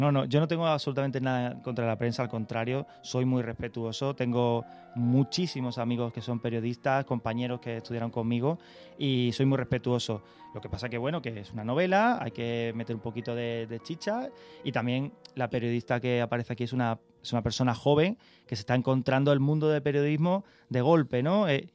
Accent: Carmona, Andalusia, Spain; Sí, sí, yo soy de Carmona, y siempre digo que soy de Carmona, pero evidentemente soy sevillano. He ido muchas veces a Sevilla a ver a mis abuelos sí que vivían en Sevilla, mis padres son sevillanos.

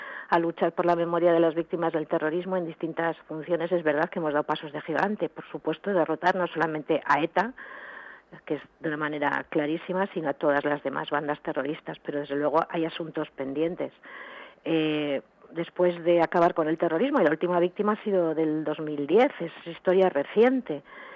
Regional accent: San Sebastián, Basque Country, Spain; moved away; yo soy vasca, soy de San Sebastián, yo soy una de las personas, entre otras muchas también, de esto se habla poco, que me fui del País Vasco por amenazas.

